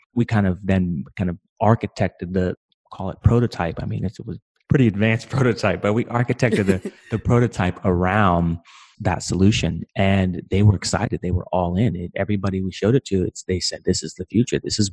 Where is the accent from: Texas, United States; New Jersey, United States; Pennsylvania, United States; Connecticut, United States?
Pennsylvania, United States; Pittsburgh; While originally I am from Pittsburgh, I didn't go to CMU.